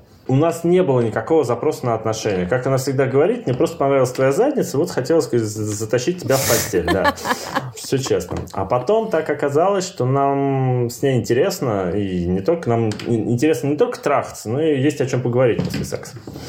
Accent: Siberia, Russia; Я сам из Сибири, соответственно, мое воспитание было такое очень патриархально-классическое.

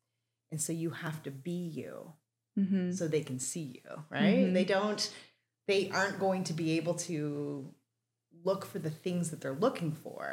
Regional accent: Shediac, New Brunswick, Canada; Except I come from Shediac, New Brunswick, which is the lobster capital of the world.

